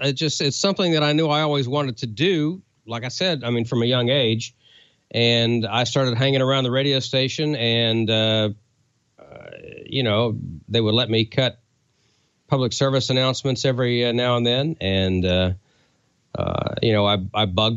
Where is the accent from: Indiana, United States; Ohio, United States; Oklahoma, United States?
Oklahoma, United States; accent: Oklahoma; because I grew up in Oklahoma and I had the typical Oklahoma kind of hicky redneck accent, I guess.